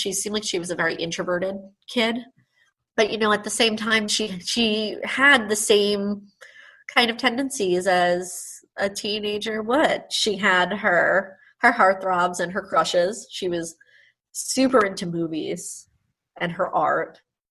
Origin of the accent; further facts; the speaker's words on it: New York, United States; I remember it from growing up in Nassau County.